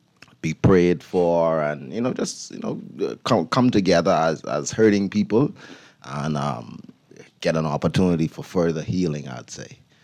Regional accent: Nassau, New Providence, Bahamas; born there; Well, I born in Inago. I born here in Nassau.

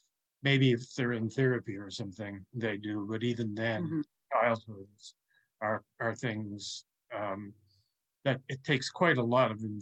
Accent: Newfoundland and Labrador, Canada; we'd only drive a couple of miles in the same town that I grew up in Newfoundland.

